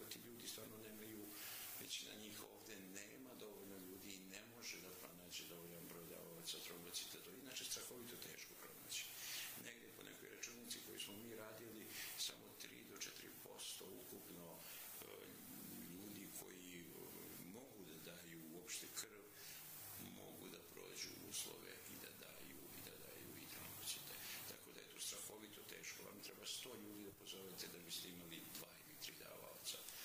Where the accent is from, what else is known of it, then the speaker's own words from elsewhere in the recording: Herzegovina, Bosnia & Herzegovina; Ja sam inače Hercegovac